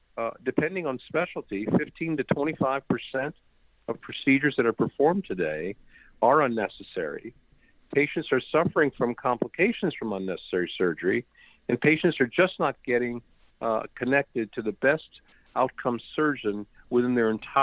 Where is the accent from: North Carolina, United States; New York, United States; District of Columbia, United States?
District of Columbia, United States; also born or lived in India; And I grew up in the Washington, D.C. area, became a surgeon